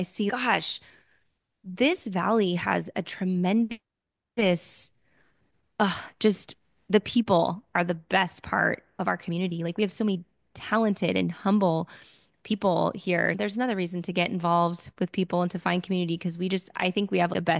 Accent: California, United States; I grew up in Southern California too, actually, and I went to school up in Northern California, and my husband's from here.

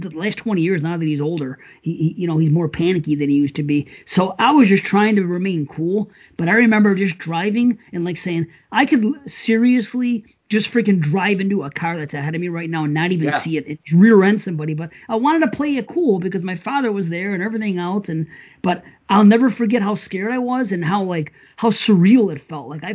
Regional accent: Buffalo, New York, United States; I'm from Buffalo, so I see my share of snow. I've driven in it all my life.

